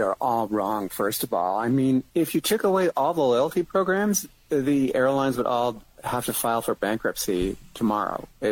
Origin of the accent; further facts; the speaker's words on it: United States; And it may just be because I'm an American, but I see them being nice to everyone.